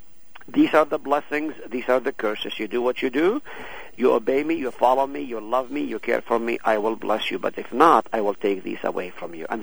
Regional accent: Israel; I am from Israel

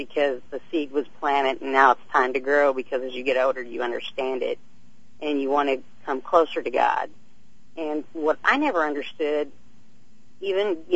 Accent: Cape Girardeau, Missouri, United States; I'm from Cape, and when I come up to St. Louis, I get to enjoy your station. We don't get it where I'm from.

